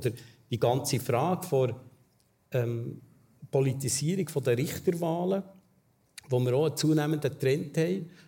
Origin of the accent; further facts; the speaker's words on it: Switzerland; Bei uns in der Schweiz ist es so.